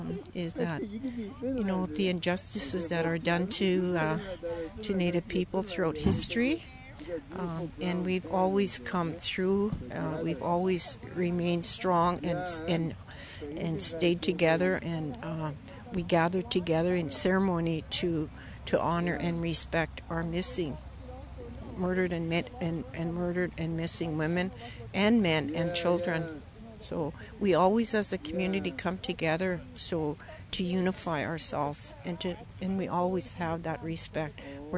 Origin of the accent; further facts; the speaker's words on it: Ontario, Canada; I'm from the Fort William First Nation.